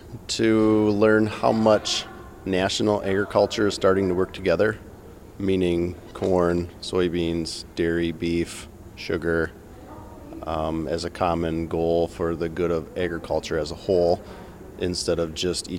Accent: Harbor Beach, Michigan, United States; I'm from Harbor Beach, Michigan.

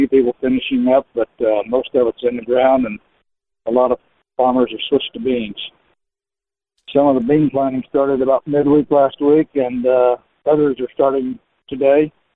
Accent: Briggsville, Illinois, United States; and I'm from Briggsville, Illinois.

